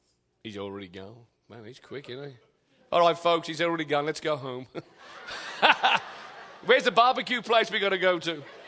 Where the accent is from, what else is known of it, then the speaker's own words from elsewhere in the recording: Birmingham, West Midlands, United Kingdom; I found out last week that Birmingham, Alabama is actually named after my hometown. Woo! So I've never been here before, so I am blessed to be in the namesake of my hometown.